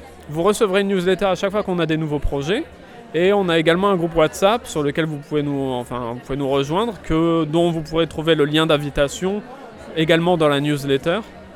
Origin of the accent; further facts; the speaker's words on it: Roubaix, Hauts-de-France, France; je viens de Roubaix, j'ai 32 ans